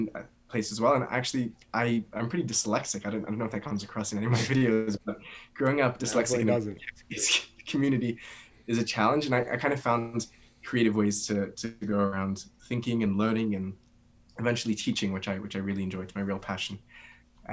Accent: Sydney, New South Wales, Australia; I was born in Sydney, Australia, just near the beach, Bondi. And I grew up in a Hasidic community

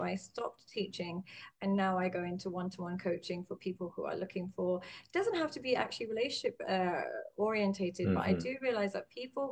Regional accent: London, United Kingdom; accent: English; now in Dubai, United Arab Emirates; I'm from Dubai. I'm living in Dubai for the last couple of years. I'm born and raised in London, hence the English accent, but I'm actually now residing in Dubai

